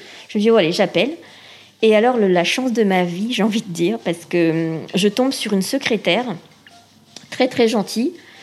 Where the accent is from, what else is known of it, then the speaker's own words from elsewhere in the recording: Réunion, France; j'ai été adoptée, je viens de La Réunion